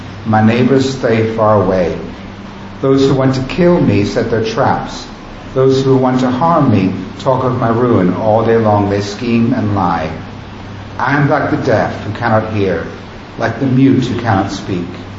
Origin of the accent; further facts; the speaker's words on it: United States; I'm an American, and I don't express my inner life that much.